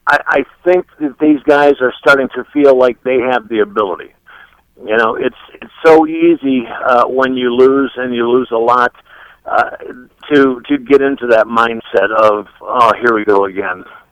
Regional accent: Cleveland, Ohio, United States; especially at the Cleveland Browns. My God, to play in my hometown would be the most amazing thing.

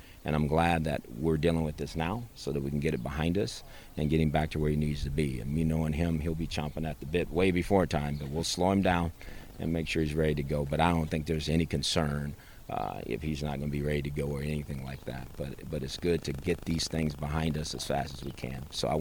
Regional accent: West Coast, United States; No, I was not, because I'm from the West Coast

